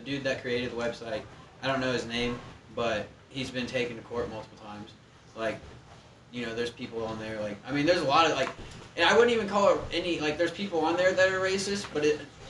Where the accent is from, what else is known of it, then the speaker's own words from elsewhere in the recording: Indianapolis, Indiana, United States; also born or lived in Anderson; Let's see. I was born in Anderson, Indiana.